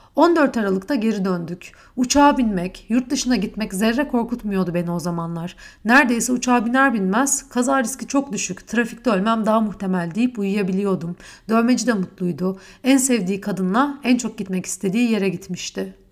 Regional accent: Istanbul, Turkey; Ama ben İstanbulluyum. Bizde misafire hesap ödetilmez.

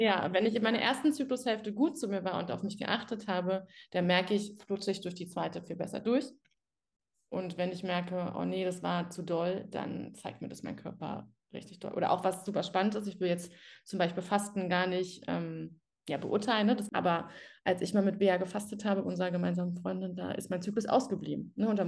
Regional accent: Berlin, Germany; ich wohne in der Großstadt, ich komme aus Berlin

